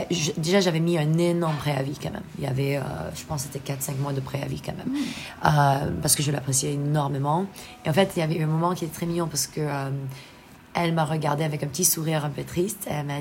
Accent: Seattle, Washington, United States; parce que je viens de Seattle, et pour nous, bah, c'est les meilleurs crabes.

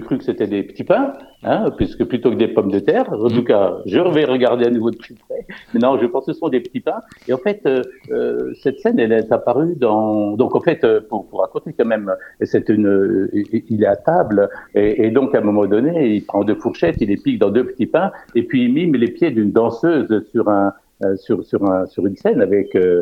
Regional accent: Lyon, Auvergne-Rhône-Alpes, France; Eh bien oui, puisque nous sommes lyonnais

